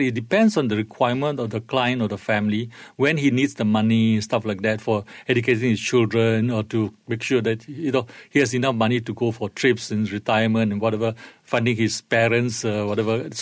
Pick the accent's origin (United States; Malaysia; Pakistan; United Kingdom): Malaysia; as a Malaysian